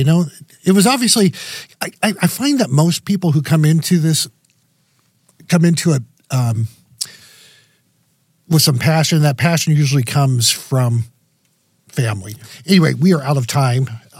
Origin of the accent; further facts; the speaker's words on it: Shelton, Washington, United States; I'm from Shelton, which is a rural place here in Western Washington.